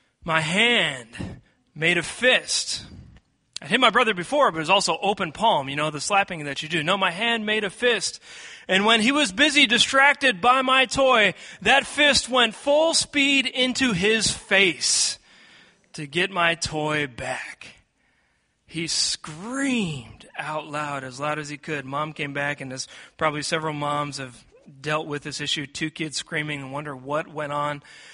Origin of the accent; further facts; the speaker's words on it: Seattle, Washington, United States; I grew up in Seattle, Washington, so you can leave the kids in the car without melting, and that was important.